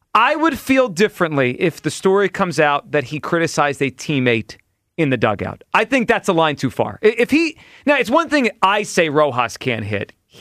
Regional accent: Miami, Florida, United States; Now you take me out in Miami, in my hometown.

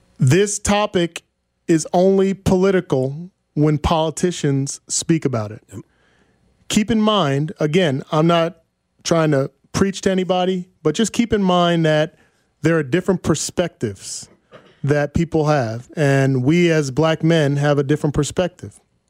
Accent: New Jersey, United States; I'm from Jersey, 5 minutes from New York City.

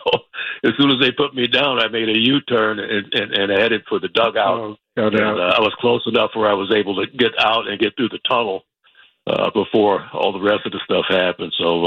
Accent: Compton, California, United States; I'm from Los Angeles, from Compton, actually, but the Los Angeles area.

